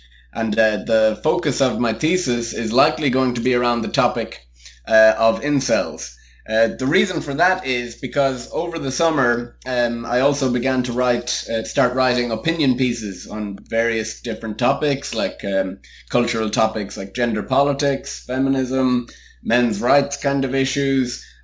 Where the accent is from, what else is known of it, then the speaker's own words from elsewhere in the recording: Ireland; moved away as an adult; now in England; I moved from Ireland to England in 2011 to study English and education for an undergraduate degree.